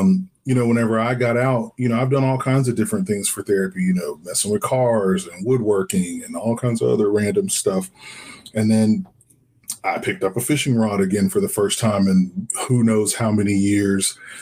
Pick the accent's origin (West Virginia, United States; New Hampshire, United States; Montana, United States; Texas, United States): Texas, United States; You know, I'm from Texas, born and raised.